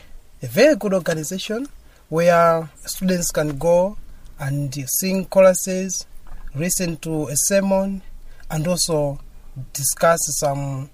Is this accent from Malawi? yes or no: yes; Southern Region, Malawi; now in Blantyre, Malawi; I'm from Chirazu, but currently I'm staying in Blantyre for studies.